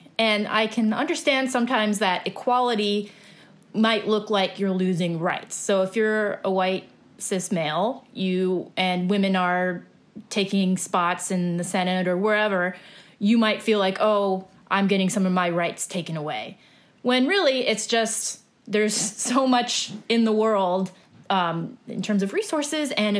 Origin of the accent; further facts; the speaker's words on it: Nebraska, United States; moved away as an adult; now in Brooklyn, United States; I am originally from Nebraska, where my dad used duct tape and rolled up toilet paper for Band-Aids. And then for grad school, moved out here.